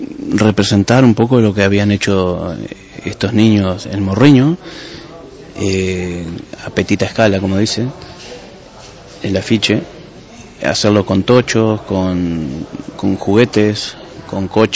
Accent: Uruguay; yo soy de Uruguay

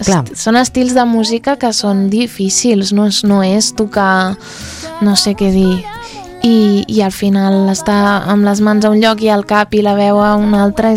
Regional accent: Lisbon, Portugal; Catalan is a second language; jo sóc portuguesa, però portuguesa de Lisboa.

